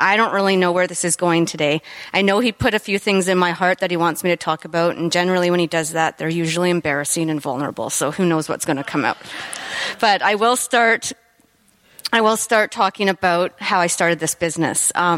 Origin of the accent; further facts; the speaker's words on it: Toronto, Ontario, Canada; now in United States; we came here from Toronto